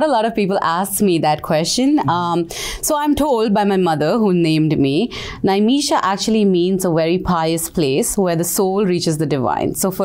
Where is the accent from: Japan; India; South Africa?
India; Bangalore, Karnataka; now in United States; I'm a product manager at World Education Services. I'm originally from India, Bangalore, and I've been living here in the US for over 10 years now.